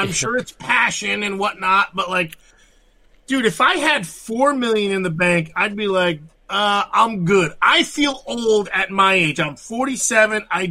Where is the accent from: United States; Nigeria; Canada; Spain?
United States; Northeast; growing up in the Northeast. I know this shit, unfortunately.